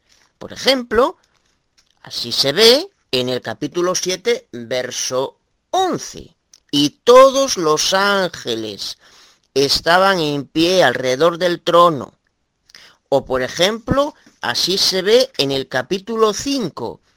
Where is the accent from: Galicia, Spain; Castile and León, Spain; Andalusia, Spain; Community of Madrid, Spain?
Galicia, Spain; Soy Abogado de Galicia, España